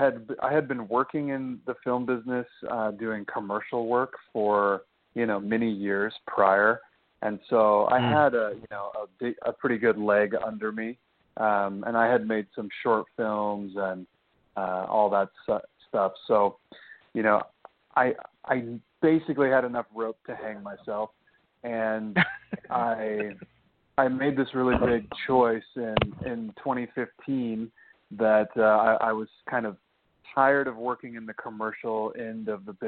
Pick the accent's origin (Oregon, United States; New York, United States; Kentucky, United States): Oregon, United States; Originally, funny enough, I'm from the country, and I'm originally from Oregon